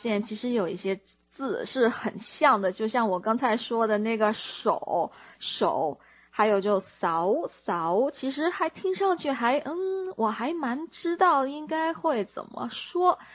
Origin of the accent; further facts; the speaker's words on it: Hong Kong; 因为我在香港长大，所以呢我就会说啊，我有嘢要揾你。